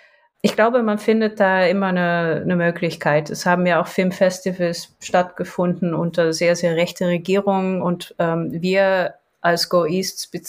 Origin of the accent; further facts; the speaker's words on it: Poland; German is a second language; now in Germany; guck mal, das ist jetzt ein Film aus Polen, der hat einen Oscar gewonnen. Toll, das ist ein Teil von meiner Heimat.